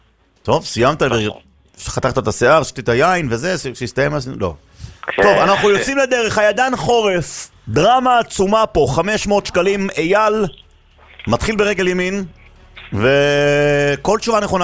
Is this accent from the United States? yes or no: no; Jerusalem, Jerusalem District, Israel; now in Har Shmuel, Israel; היום, כן, אבל גדלתי בית וגן.